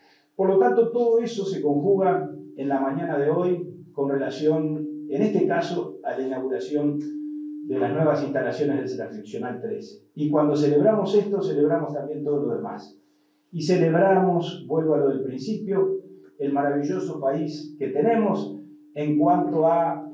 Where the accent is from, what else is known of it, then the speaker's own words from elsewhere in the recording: Uruguay; somos todos orientales, somos todos uruguayos